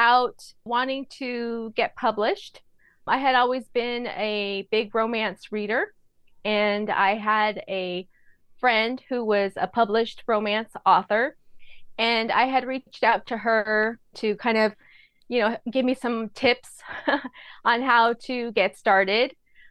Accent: Ontario, California, United States; now in Rancho Cucamonga, United States; So I grew up in the Inland Empire, Inland Valley. I grew up in Ontario, and now I live in Rancho Cucamonga.

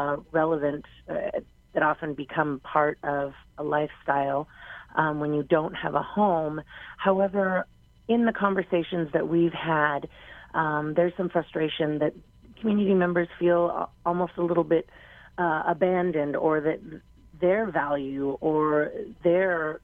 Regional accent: Kona, Hawaii, United States; I grew up in Kona, and walking down Ali'i Drive is an incredible stroll.

